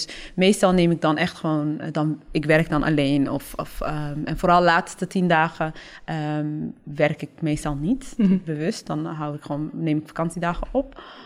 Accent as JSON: {"language": "Dutch", "region": "Groningen", "country": "Netherlands", "tie": "born or raised there", "said": "ik ben in Groningen opgegroeid."}